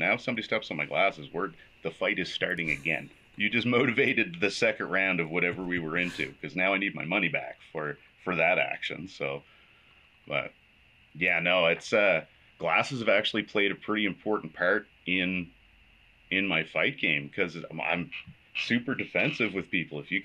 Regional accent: Truro, Nova Scotia, Canada; also born or lived in Halifax; So I was born in Truro. I lived in Upper Stewiacke for the first couple of years of my life, and then I started school and went through most of school in the Musquodoboit Valley in Nova Scotia, and then moved to Halifax.

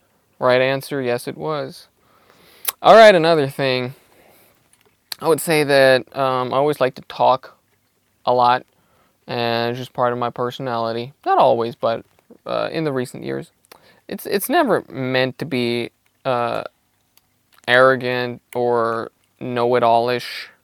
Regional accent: Styria, Austria; now in Vienna, Austria; For anybody who doesn't know, I'm from Austria, in Styria. But I've lived in Vienna for about 5 years now.

